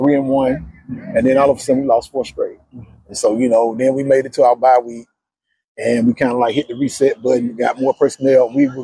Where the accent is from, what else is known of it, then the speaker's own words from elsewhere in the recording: Atlanta, Georgia, United States; You know, I grew up in Atlanta. You know, Atlanta public school student